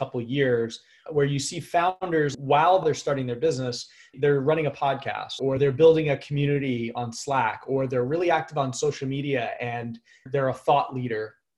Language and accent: English; New York/Connecticut area, United States; I'm originally from the New York and Connecticut area.